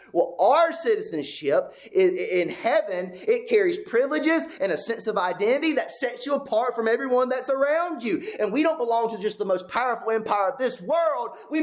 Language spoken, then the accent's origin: English; United States; Now, I am an American. Proud to be an American.